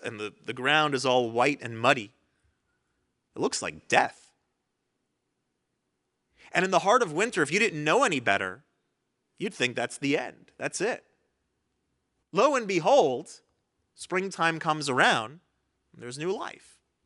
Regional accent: Florida, United States; I'm from Florida originally and currently. And I went to yeshiva, went to school in the Northeast.

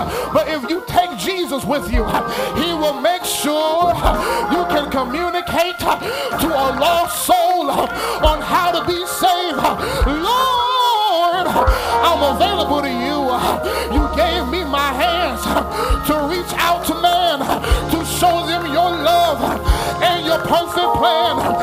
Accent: Georgia, United States; I'm from Georgia, I'm Baptist too

